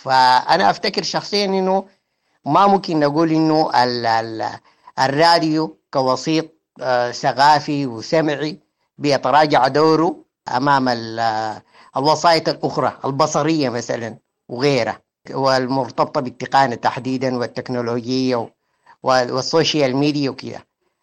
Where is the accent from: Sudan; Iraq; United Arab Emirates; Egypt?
Sudan